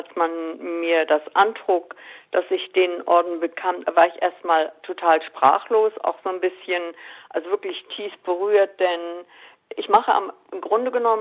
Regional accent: Hannover, Lower Saxony, Germany; also born or lived in Weimar; Ich bin aufgewachsen in der Hannover-Gegend, also ich spreche Hochdeutsch. Komme aber aus der Gegend von Weimar. Und da spricht man natürlich ganz anders. Und ich liebe natürlich diesen Dialekt, aber ich kann ihn nicht.

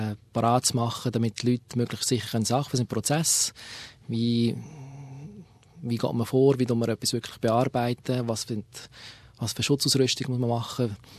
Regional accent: Emmen, Lucerne, Switzerland; also born or lived in Zug; Ich komme ursprünglich von Luzern. Vom Namen her, ursprünglich, also meine Eltern sind Tessiner, von dem das Italienische. Aber aufgewachsen bin ich im Kanton Luzern, in Emmen, um genau zu sein. Und die letzten paar Jahre habe ich im Kanton Zug gewohnt.

